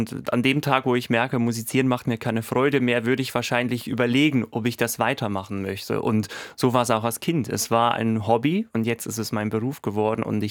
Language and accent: German; Switzerland; ich habe da ganz schweizerisch-demokratisch, wo ich herkomme, werde ich das Publikum abstimmen lassen